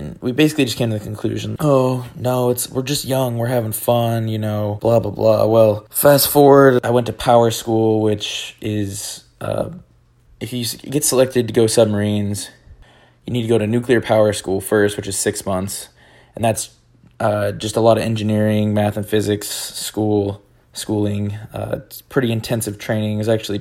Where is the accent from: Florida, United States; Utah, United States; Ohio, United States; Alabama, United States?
Utah, United States; So I grew up in Utah. I was raised in a Mormon family, and there was a lot of rules in my house, pretty strict household